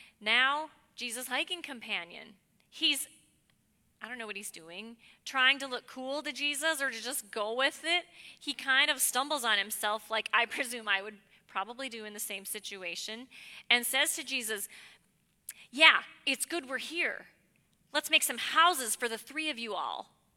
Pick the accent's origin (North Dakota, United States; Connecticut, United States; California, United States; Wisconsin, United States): North Dakota, United States; you know where I grew up in North Dakota, there wasn't a lot of water, certainly not standing water.